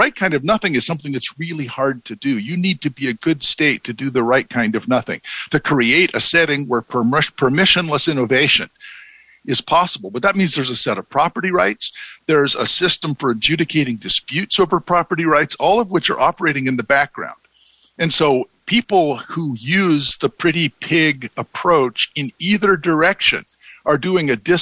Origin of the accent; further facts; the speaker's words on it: North Carolina, United States; I'm a redneck from North Carolina, and so I use pigs.